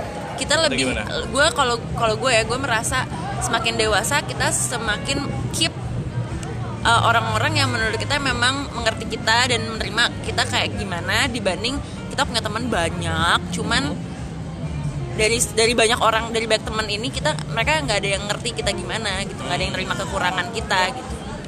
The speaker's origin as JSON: {"language": "Indonesian", "town": "Bogor", "region": "West Java", "country": "Indonesia", "said": "Gue dari Bogor."}